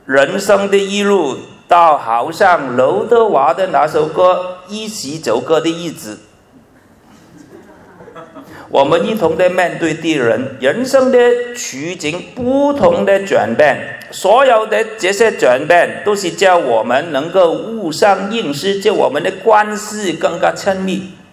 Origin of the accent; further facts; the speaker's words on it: Guangdong, China; 广东我们广东人是比较有钱的